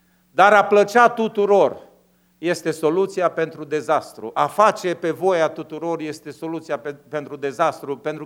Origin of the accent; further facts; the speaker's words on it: Romania; ca români și ca biserică. Ne-am născut într-o țară săracă.